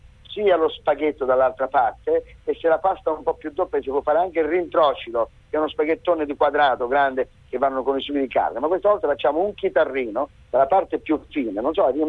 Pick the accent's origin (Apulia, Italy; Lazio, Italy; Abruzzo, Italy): Abruzzo, Italy; Ecco, sono abruzzese per questo.